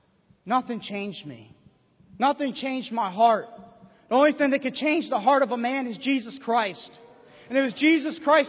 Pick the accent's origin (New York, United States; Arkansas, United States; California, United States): New York, United States; Buffalo; See, I grew up in Buffalo, New York, pretty rough areas, and I didn't know God.